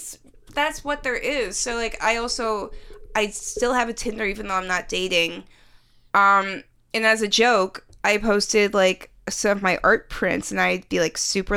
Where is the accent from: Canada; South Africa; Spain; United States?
United States; Virginia; and we are all from Virginia.